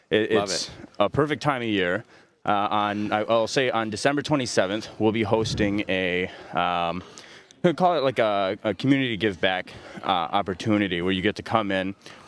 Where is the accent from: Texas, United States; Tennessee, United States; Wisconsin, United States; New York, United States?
Wisconsin, United States; Pewaukee; You know, I love Waukesha. What can I say? I grew up in Pewaukee, just next door.